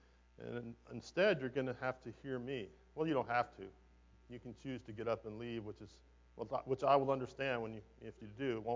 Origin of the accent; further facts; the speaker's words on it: Texas, United States; I wasn't born in Texas, but my parents got me here as fast as they could.